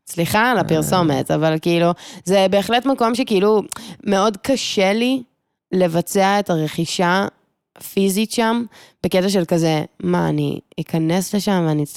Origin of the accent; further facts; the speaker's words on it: Tel Aviv, Tel Aviv District, Israel; אולי כי אני תל אביבית